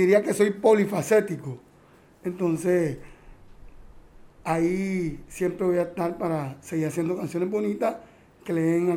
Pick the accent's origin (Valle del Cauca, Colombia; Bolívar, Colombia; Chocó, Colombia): Bolívar, Colombia; Cartagena; le di gracias a Dios que lo hice de todo corazón y con amor para mi pueblo cartagenero